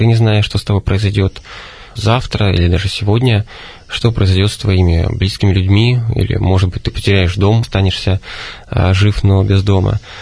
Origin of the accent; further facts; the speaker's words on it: Donetsk, Donetsk Oblast, Ukraine; потому что я изначально из Донецка.